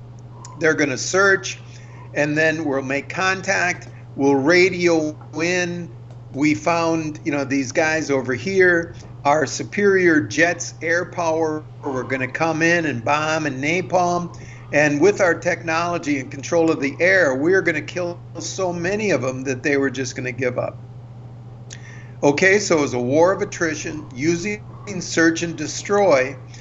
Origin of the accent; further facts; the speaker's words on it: Wisconsin, United States; I'm from Wisconsin. I couldn't imagine that if a foreign army showed up in Wisconsin